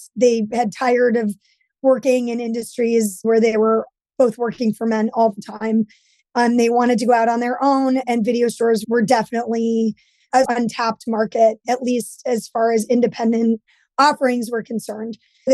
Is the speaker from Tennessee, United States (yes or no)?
no; New York City, New York, United States; And I grew up in New York City and watched everything that I loved about New York pretty much go away.